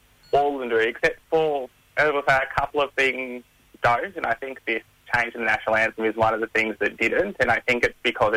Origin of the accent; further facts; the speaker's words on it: Canberra, Australian Capital Territory, Australia; My mob's Burrupai, but I grew up in Canberra, mm-hmm. and now I'm living out in Victoria at the moment.